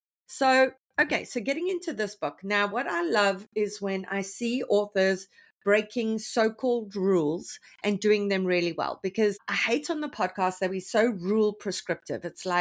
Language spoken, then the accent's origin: English; Australia; We Australians and Brits, we've all got the same humour.